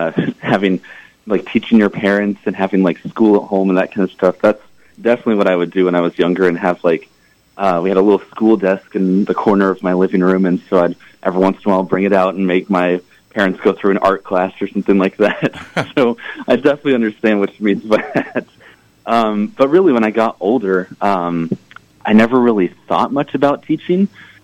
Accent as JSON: {"language": "English", "town": "Hutchinson", "region": "Kansas", "country": "United States", "said": "Yeah, I'm from Hutchinson, Kansas, originally."}